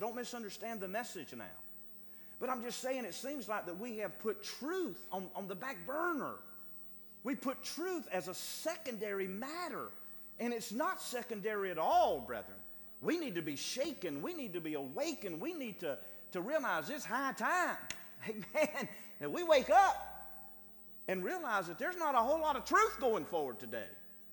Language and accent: English; United States; I'm a Christian. I thank God I'm an American.